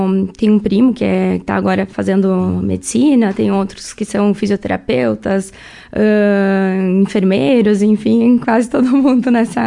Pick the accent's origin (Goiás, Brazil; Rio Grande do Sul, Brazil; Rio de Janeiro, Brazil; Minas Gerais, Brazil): Rio Grande do Sul, Brazil; Marau; born there; Sim, sou nascida aqui em Marau mesmo. Sou.